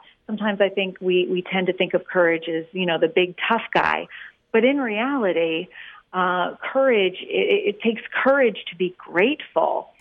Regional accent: Arkansas, United States; born there; I was born in Arkansas, so it's really like coming home for me

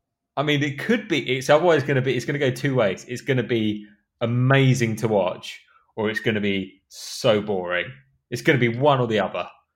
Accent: United Kingdom; Like, I kind of feel like I'm as a British person who's done it, I'm like, yeah, it's kind of cool.

